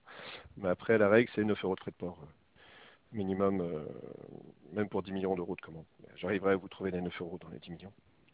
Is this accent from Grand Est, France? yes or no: no; Brittany, France; Excusez-moi, je suis breton.